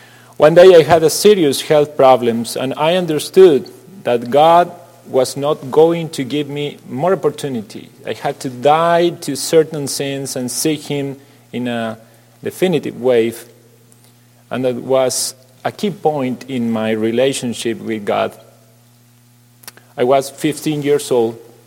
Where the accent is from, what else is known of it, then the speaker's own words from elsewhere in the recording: Argentina; English is a second language; I am 42 years old, and I'm originally from Argentina. I was born and raised in a small country town in a Christian family with my father, mother, and an older brother.